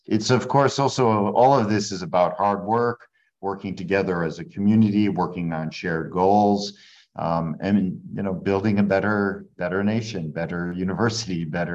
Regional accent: Providence, Rhode Island, United States; born there; the part of the reason I was born in Providence was my mother, for example, came from Ireland to study as an undergraduate

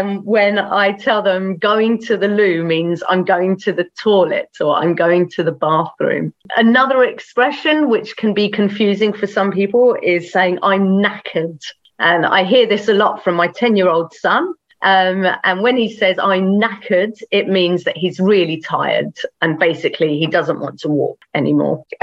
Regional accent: England, United Kingdom; also born or lived in Mexico; So I am from England. Although I lived in Mexico for 10 years, I have been living in England for the last 10 years. I live just outside of London, and I actually live closer to France than I do to London, but I'm very much British.

